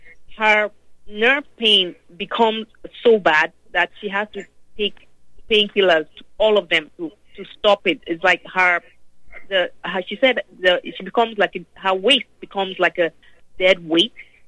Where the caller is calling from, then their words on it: California, United States; I'm calling from California.